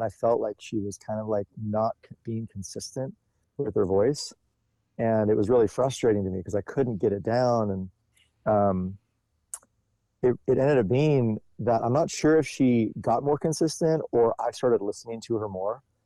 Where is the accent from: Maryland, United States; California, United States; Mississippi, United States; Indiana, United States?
California, United States; Grass Valley; So we chose the area where I actually was raised as well. I was raised around the Grass Valley area.